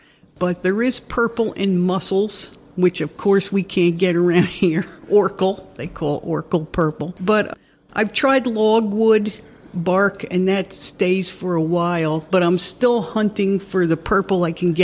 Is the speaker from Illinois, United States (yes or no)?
no; Red Hook, New York, United States; Let's see. I grew up in Red Hook. My dad had a farm stand selling honey, eggs, and vegetables and canned goods.